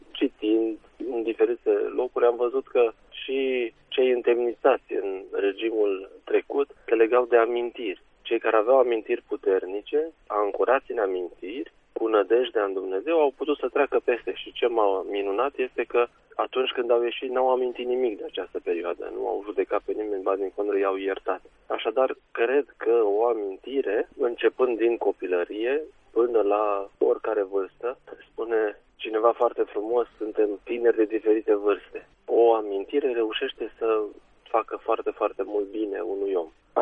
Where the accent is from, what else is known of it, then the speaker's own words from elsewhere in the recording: Pitești, Argeș, Romania; born there; also born or lived in Târgoviște / Ploiești; Eu m-am născut la Pitești, apoi am stat în Târgoviște, în Ploiești.